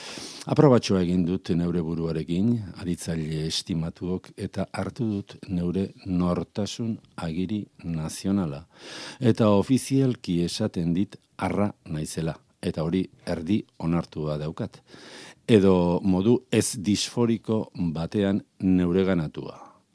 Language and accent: Basque; San Sebastián, Basque Country, Spain; born there; ez dut sentisinisten donostiarra naizenik jaiotzez.